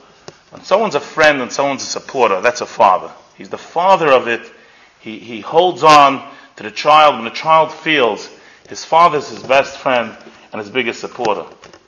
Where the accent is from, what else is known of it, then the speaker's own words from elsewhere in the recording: Lakewood, United States; I come from Lakewood. I didn't grow up knowing much about sports.